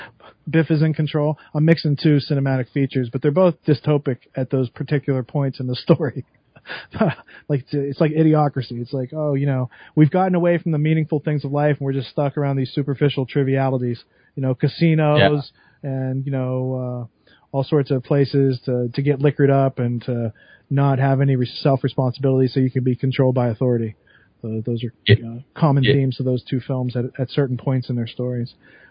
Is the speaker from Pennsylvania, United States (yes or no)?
yes; Beaver, Pennsylvania, United States; So I come from Beaver, Pennsylvania, and it's a town within the ci